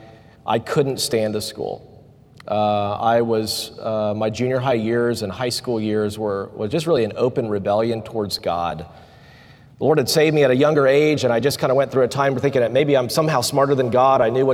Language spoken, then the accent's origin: English; Simpsonville, South Carolina, United States; I think about this area, and I grew up in Simpsonville, South Carolina, Greenville area